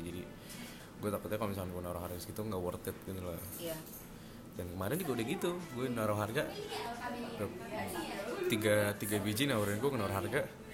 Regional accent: Jakarta, Indonesia; Lahir dan besar Jakarta aja. Nyokap gue Batak Sunda. Bokap gue Jambi Sunda tapi turunan India gitu.

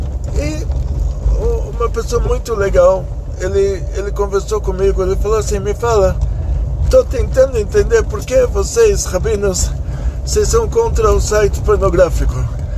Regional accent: São Paulo, Brazil; born there; eu já sou a primeira geração do Brasil, né? Já nasci aqui em São Paulo, em Genópolis, Hospital Samaritano.

